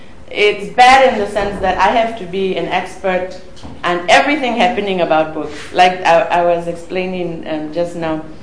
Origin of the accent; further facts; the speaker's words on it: Botswana; I'm from Botswana.